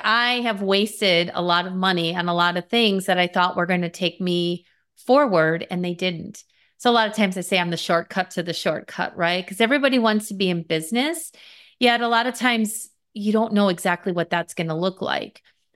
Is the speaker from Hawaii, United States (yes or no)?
no; Wisconsin, United States; I grew up in the Midwest, Wisconsin here in the States.